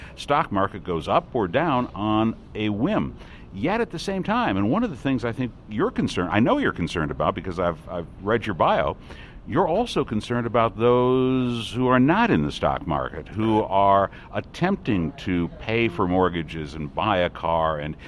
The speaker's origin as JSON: {"language": "English", "region": "Michigan", "country": "United States", "tie": "born or raised there", "said": "He is a congressman from the great state of Michigan, my home state, as a matter of fact."}